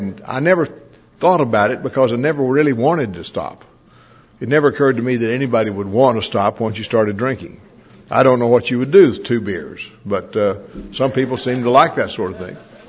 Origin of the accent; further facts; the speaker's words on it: Texas, United States; And I'm from Texas. Actually, I'm not from Dallas, Texas.